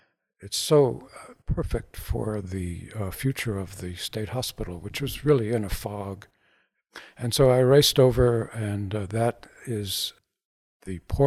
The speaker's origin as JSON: {"language": "English", "town": "Bronx", "region": "New York", "country": "United States", "tie": "born or raised there", "said": "I grew up in the Bronx, and my interest in photography really began when I was about 8 years old."}